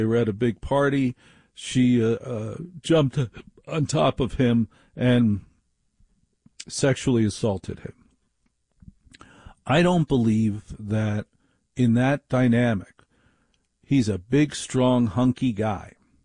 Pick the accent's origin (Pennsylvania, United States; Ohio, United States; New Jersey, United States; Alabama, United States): New Jersey, United States; Now, I grew up in New Jersey. I knew where to get muscle.